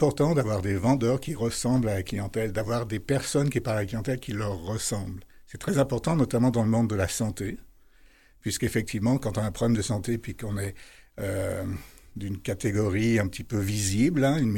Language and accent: French; France; now in Quebec, Canada; ça fait depuis que je suis arrivé au Québec, de France